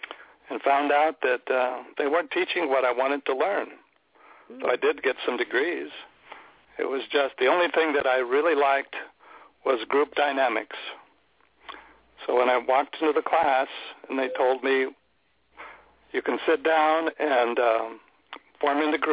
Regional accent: San Jose, California, United States; Well, I grew up in San Jose, the Bay Area, Silicon Valley. It was actually prune orchards back then, before they had the Silicon Valley computer stuff.

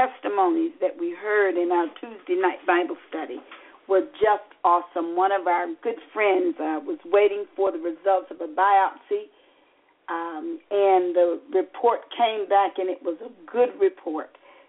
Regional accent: Graceville, Florida, United States; a woman from my hometown of Graceville, Florida, is very, very ill.

